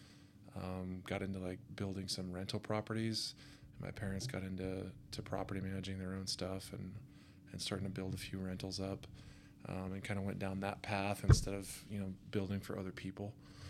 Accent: Idaho, United States; Grew up close to here, actually, just north of Eagle.

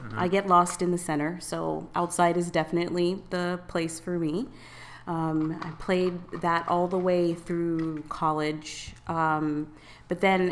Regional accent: London, United Kingdom; born there; I was born in England. I was born in London

